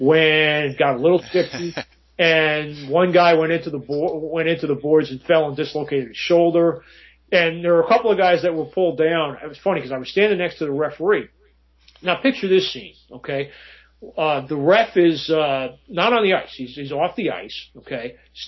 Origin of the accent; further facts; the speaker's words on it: New York, United States; And, you know, having grown up in the Northeast, I grew up on Long Island, and there were very few at a time when there were very, very few rinks and very few places where you could play.